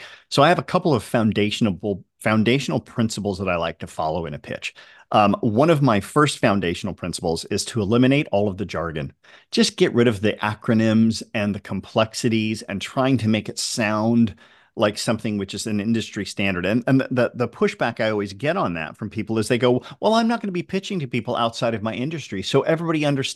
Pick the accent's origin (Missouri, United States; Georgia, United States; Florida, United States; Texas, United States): Florida, United States; Tampa; Anyway, I'm from Tampa.